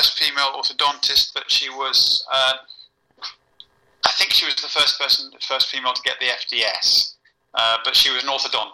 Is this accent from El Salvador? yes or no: no; London, United Kingdom; born there; now in Oxford, United Kingdom; I was born in London.